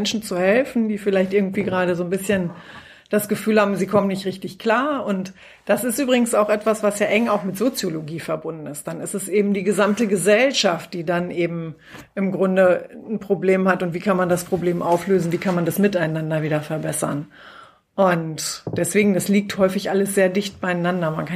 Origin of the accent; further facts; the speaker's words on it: Ibbenbüren, North Rhine-Westphalia, Germany; Ja, ich bin da auch geboren. Geboren bin ich in Ibbenbüren, 10 Kilometer weiter. Da habe ich auch meine Kinderzeit verbracht. Und dann bin ich aber relativ mit 2 Jahren bin ich dann direkt an den Teutoburger Wald gezogen.